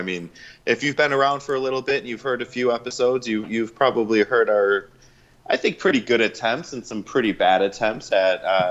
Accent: Midwest, United States; We're both from the Midwest originally, so we can relate a lot to the scenery.

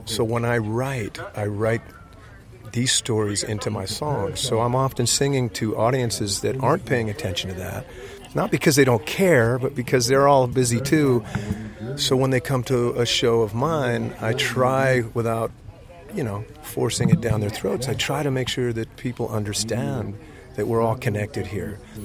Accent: San Jose, California, United States; I've born and raised in California. I go like four generations back in Northern California, in the San Jose and Bay Area region.

